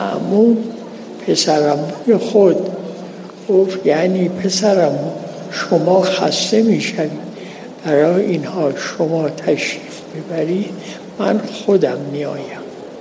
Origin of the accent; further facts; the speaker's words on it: Khorasan, Iran; البته من خودم هم خراسانی هستم